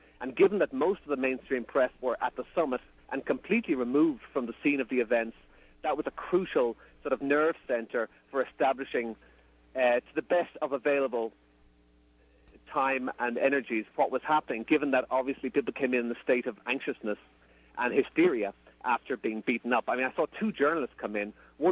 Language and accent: English; Ireland; As an Irish person, I'm well aware